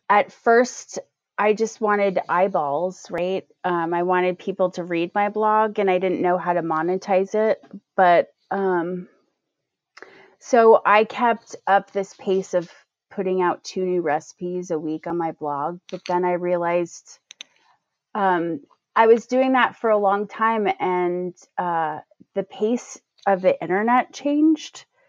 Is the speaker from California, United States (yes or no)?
yes; San Francisco, California, United States; I'm from San Francisco Bay Area. I went to the University of Oregon.